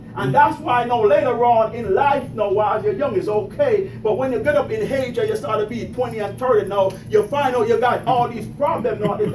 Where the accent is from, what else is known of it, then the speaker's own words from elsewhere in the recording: Jamaica; I might use a little more different season because I'm from Jamaica.